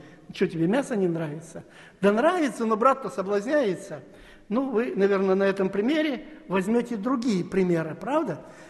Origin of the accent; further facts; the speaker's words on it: Almaty, Kazakhstan; Ну, я из Алматы, в Алмате жил много времени